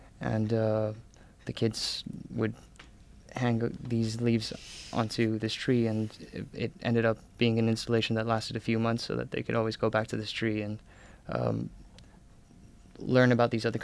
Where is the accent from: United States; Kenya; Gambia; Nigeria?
Gambia; Well, I come from the Gambia, West Africa.